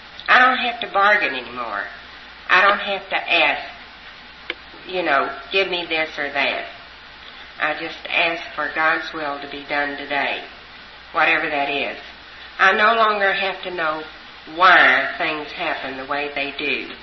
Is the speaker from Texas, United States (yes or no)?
yes; Texas, United States; I'm originally from Texas, and I've been looking for Texans ever since I've been here.